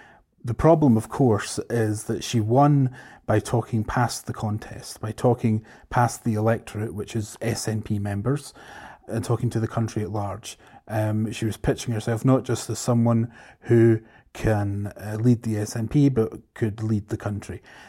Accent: Scotland, United Kingdom; And I'm definitely Scottish. Well, I'm more Scottish than Fraser.

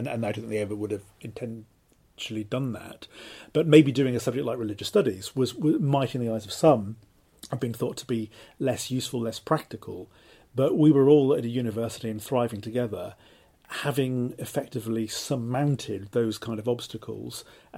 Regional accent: Cardiff, Wales, United Kingdom; I'm from Cardiff, yes, so I went from one city, but in Wales.

